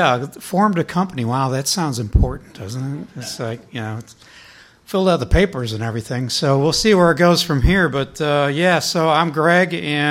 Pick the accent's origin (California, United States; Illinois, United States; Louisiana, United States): Illinois, United States; Chicago; So I'm from Chicago, right? So that's the pair I know